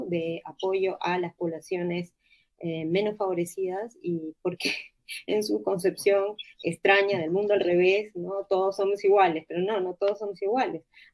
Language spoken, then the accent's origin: Spanish; Lima, Peru; tenemos que concursar todos los que somos de Lima y los regionales